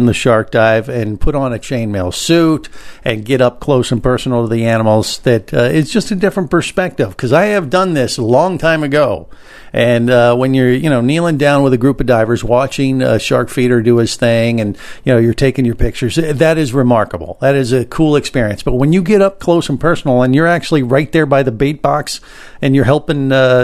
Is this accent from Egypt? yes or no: no; Italy; accent: Italian; Maybe it's getting lost in my Italian accent translation, you think?